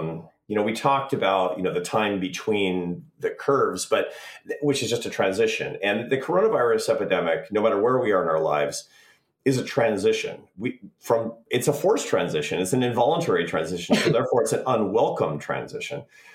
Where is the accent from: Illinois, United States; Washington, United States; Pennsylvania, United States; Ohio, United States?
Washington, United States; Seattle; I grew up in the Pacific Northwest in Seattle.